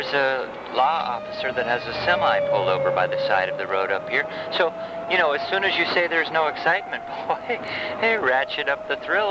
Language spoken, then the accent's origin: English; Iowa, United States; I'm from Iowa, so I can understand the Indiana thing.